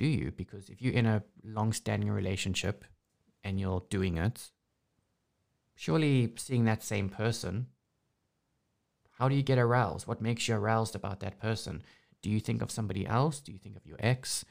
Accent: South Africa; also born or lived in Wales / London; Because then there's not a lot of South Africans in Wales. So my accent was very, it stuck out.

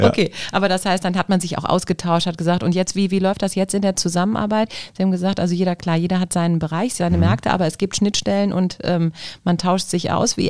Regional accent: Düsseldorf, North Rhine-Westphalia, Germany; Das muss mir als Düsseldorfer nochmal hier irgendwie auch nochmal klar machen.

